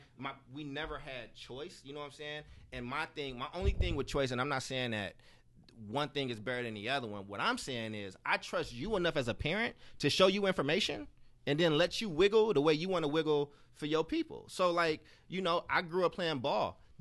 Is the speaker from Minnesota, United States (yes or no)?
no; Chicago, Illinois, United States; and Oakland produces, outside of my hometown of Chicago, per capita.